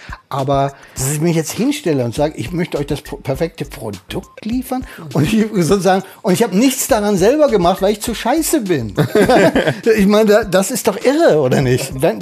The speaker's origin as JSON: {"language": "German", "region": "North Rhine-Westphalia", "country": "Germany", "said": "Ich bin ja Westfale, da kommt schon der erste Hinweis."}